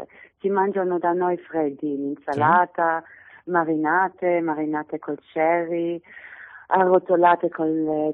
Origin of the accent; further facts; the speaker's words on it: Solingen, North Rhine-Westphalia, Germany; Italian is a second language; Siamo tutte e due della stessa regione, che è Nordrhein-Westfalen, però io sono di una piccola città che si chiama Solingen, che è famosa per i coltelli che si fanno lì